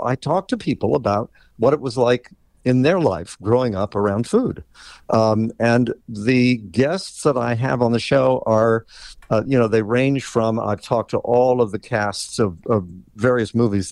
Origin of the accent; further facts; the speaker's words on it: West Virginia, United States; she also is from West Virginia, which is my home state.